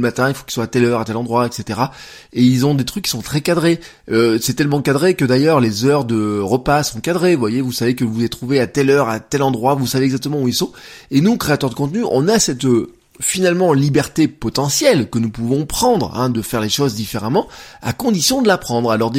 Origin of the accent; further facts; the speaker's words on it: Auvergne-Rhône-Alpes, France; Hier le temps était très mitigé chez nous en Auvergne, hein.